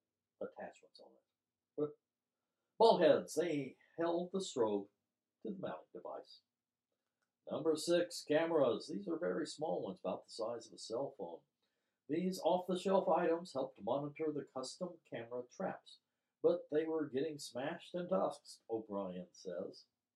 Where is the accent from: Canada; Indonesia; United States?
Indonesia; Central Java; I grew up in Central Java.